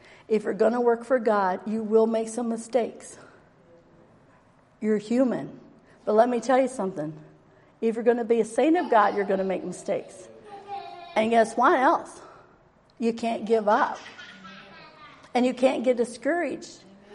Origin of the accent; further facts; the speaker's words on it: Virginia, United States; born there; I was born in Virginia. And I was raised with a wonderful family.